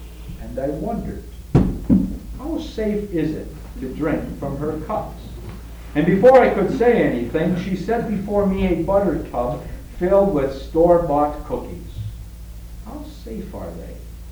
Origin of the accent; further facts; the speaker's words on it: Arkansas, United States; I was raised in Arkansas, and my mama took me to the Baptist church.